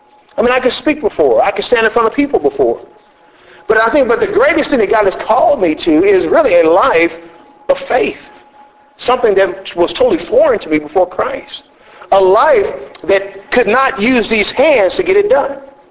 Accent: Texas, United States; I can remember as a kid growing up in Texas and seeing these big tall trees that have been around for ages and ages and ages.

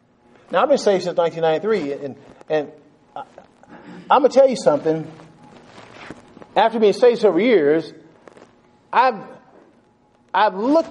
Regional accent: the South, United States; accent: Southern; my big Southern accent in there back when I was more Southern than now

